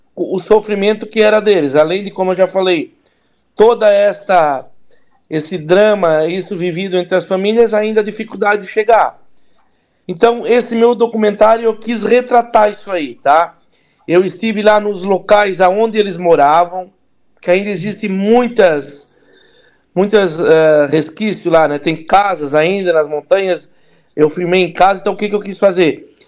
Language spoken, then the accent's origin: Portuguese; Meleiro, Santa Catarina, Brazil; now in Araranguá, Brazil; Eu nasci e me criei até os 28 anos em Meleiro, mas depois eu me fixei em Araranguá. Hoje eu sou daqui de Araranguá.